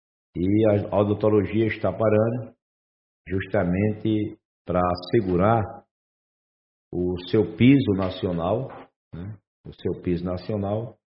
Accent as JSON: {"language": "Portuguese", "town": "Currais Novos", "region": "Rio Grande do Norte", "country": "Brazil", "tie": "born or raised there", "also_born_or_lived": "São Tomé / Serra Negra", "moved": "as an adult", "lives_now": "Patos, Brazil", "said": "vim do Rio Grande do Norte, né? Eu sou natural de Currais Novos, no Rio Grande do Norte. De Currais Novos fui morar em São Tomé, próximo a Natal. De São Tomé vim morar em Serra Negra. De Serra Negra morei no Caicu"}